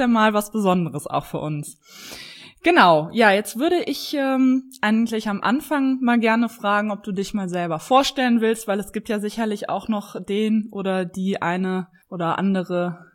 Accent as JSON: {"language": "German", "town": "Cologne", "region": "North Rhine-Westphalia", "country": "Germany", "tie": "born there", "said": "ich bin 31 Jahre alt. Ich bin in Köln geboren und lebe auch in Köln, auch aus vollster Überzeugung und mit ganz viel Freude."}